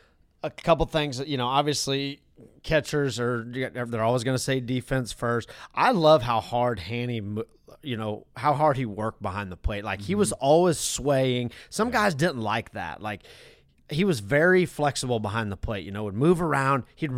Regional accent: the West, United States; Oh, wait, I'm from the West.

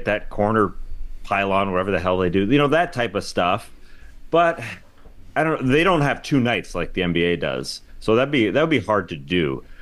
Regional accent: Canada; I'm a Canadian.

